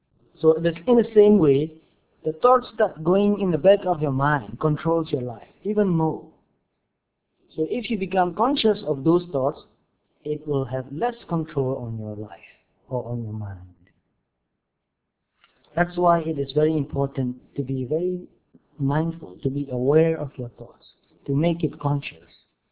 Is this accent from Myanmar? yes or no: yes; Myanmar; English is a second language; I was born in Burma, and I've lived there until now.